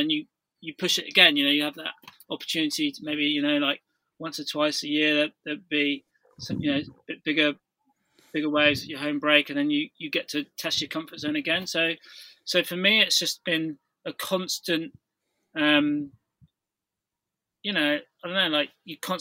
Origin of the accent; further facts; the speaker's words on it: South West England, United Kingdom; growing up in North Devon